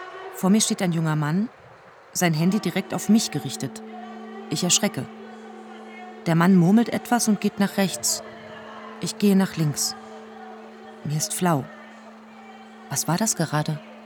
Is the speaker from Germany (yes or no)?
no; Brazil; dass ich fließend Portugiesisch spreche. Ich bin in Brasilien aufgewachsen und lebe zeitweise in Rio.